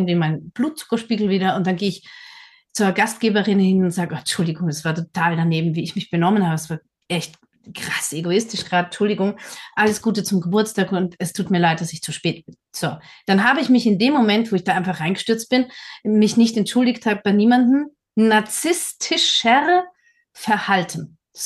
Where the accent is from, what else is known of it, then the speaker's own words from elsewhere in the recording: Vienna, Austria; ich komme ja auch aus Wien